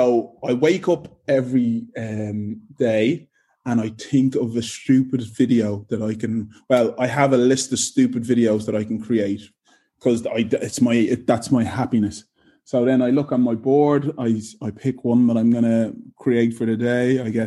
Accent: Ireland; moved away; I came from Ireland, not knowing anyone here.

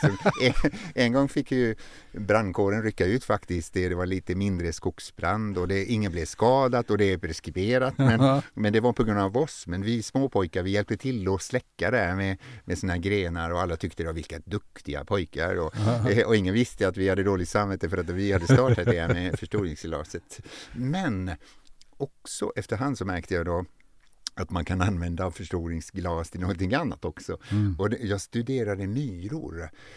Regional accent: Finland; born there; Ja, jag är född i Finland och i en stor familj, eller ja, vi blev många, 8 barn

